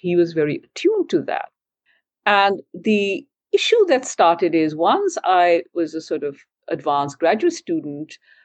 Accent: India; English is a second language; I was from India. I grew up, I did my undergraduate there. I speak, you know, Urdu and Hindi and Punjabi.

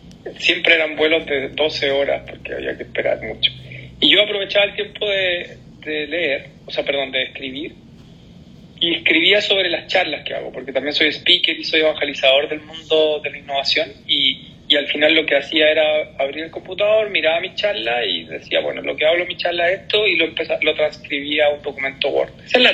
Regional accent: Chile; Yo me considero latinoamericano más que chileno, pero mi familia está acá, mis hijos están acá, mi nieto está acá.

